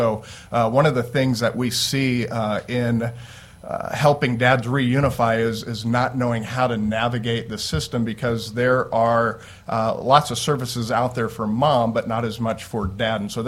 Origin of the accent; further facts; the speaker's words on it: Christian County, United States; I'm from Christian County, and I work with an organization called Man Up and Go.